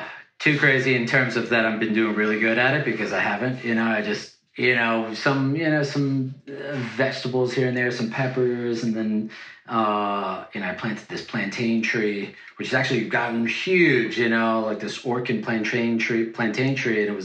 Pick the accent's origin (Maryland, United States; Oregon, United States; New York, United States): New York, United States; moved away; Me personally, I'm from New York. I've been down here for like 17, 18 years now